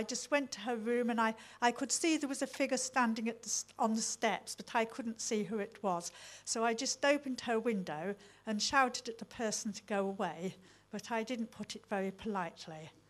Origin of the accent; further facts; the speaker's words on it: Derby, East Midlands, United Kingdom; in my hometown of Derby, just down the road.